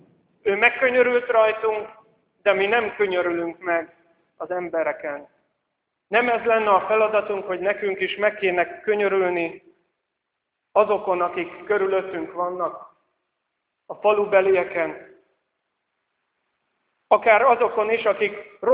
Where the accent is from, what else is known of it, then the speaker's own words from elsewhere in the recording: Budapest, Hungary; és pestiként mondom ezt